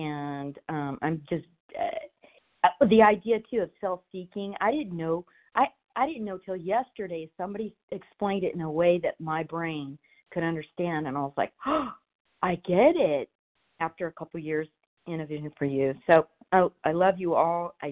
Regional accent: California, United States; from California.

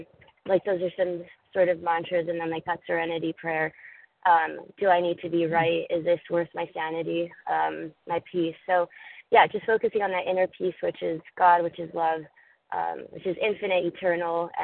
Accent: Pennsylvania, United States; I am from Pennsylvania, but I'm in California.

